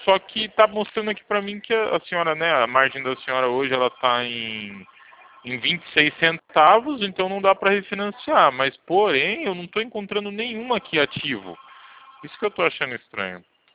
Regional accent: Itu, São Paulo, Brazil; Eu sou de Itu

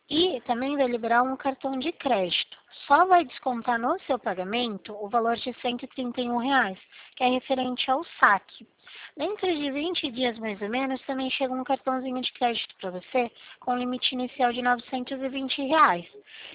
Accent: Limeira, São Paulo, Brazil; meu DDD é 19, que eu sou aqui de Limeira, pertinho de Campinas

